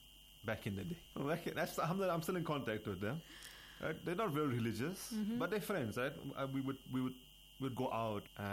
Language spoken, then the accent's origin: English; South Africa; moved away; also born or lived in United Kingdom; I grew up in South Africa.